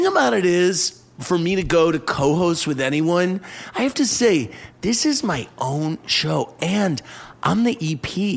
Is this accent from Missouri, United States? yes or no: yes; St. Louis, Missouri, United States; I'm from St. Louis.